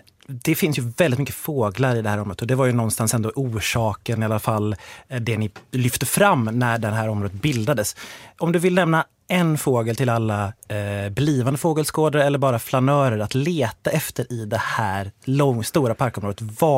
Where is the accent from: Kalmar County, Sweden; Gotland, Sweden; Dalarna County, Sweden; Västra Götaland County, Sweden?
Västra Götaland County, Sweden; Borås; now in Stockholm, Sweden; jag är uppvuxen i Borås faktiskt, där jag tyckte att folk hette son i parti och minut. Men nu när jag bor i Stockholms innerstad, inte riktigt samma sak.